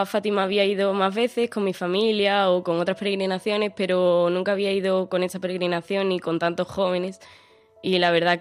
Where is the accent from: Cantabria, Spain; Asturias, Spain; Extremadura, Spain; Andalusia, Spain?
Andalusia, Spain; Jerez; moved away as an adult; now in Santiago de Compostela, Spain; Bueno, yo soy de Jerez, pero estoy aquí en Santiago estudiando medicina.